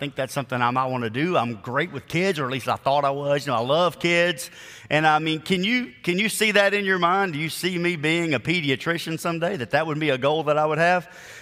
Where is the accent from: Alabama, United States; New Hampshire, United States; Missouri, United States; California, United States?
Alabama, United States; Decatur; as I was a child and I grew up in Decatur, Alabama, we had a doctor there.